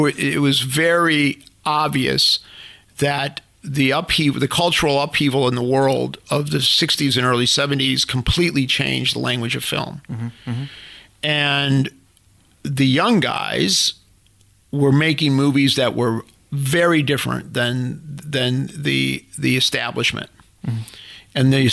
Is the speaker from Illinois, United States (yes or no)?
yes; Chicago, Illinois, United States; because I came from the South Side of Chicago.